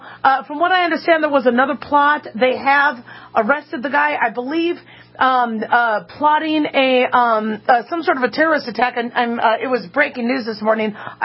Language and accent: English; United States; I'm an American, and I live here, and I pay my taxes because we are a strong country.